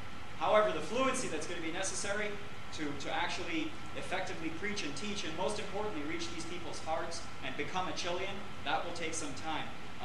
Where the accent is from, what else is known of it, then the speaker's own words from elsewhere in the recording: Miami, Florida, United States; I grew up in Miami, Florida, amongst the Latin Americans there.